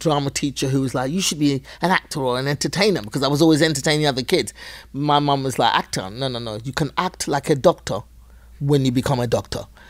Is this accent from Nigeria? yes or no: yes; Nigeria; So I was doing a lot of material about the expectations as a Nigerian child.